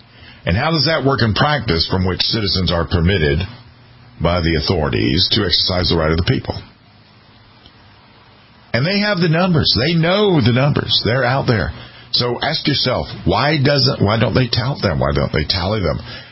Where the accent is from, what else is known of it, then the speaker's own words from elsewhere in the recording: South Carolina, United States; And Florida's a lot like my home state.